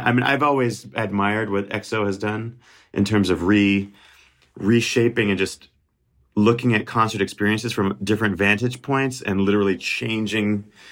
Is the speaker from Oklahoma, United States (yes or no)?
no; New York City, New York, United States; also born or lived in Helsinki, Finland; And they met in Finland, and I was born there. And then we moved to New York City when I was very young, like 3 months or 4 months old.